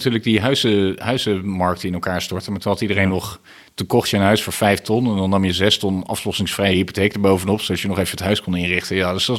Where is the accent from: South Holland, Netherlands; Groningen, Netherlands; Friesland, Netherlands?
South Holland, Netherlands; Scheveningen; Ik ben in Scheveningen opgegroeid.